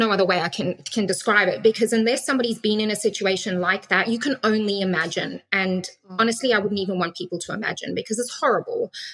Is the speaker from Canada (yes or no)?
no; Zimbabwe; As you said, I was born in Zimbabwe, which is like a small teapot-shaped country in Africa, southern Africa. And we were farmers.